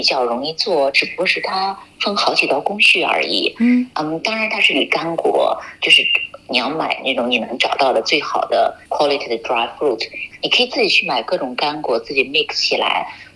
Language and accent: Chinese; China; 我们中国人吃的时候就把它当成